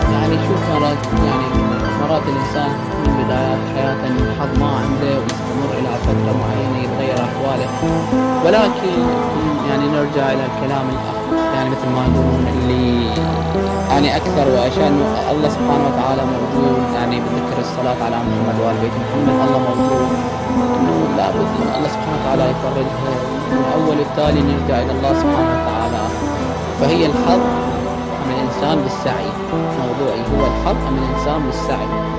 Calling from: Iraq; أنا معكم من العراق،

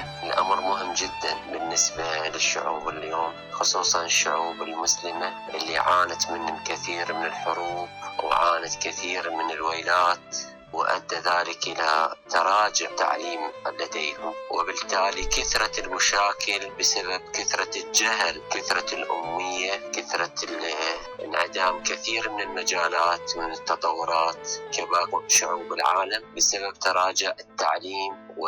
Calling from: Basra, Basra Governorate, Iraq; من العراق ومن البصرة

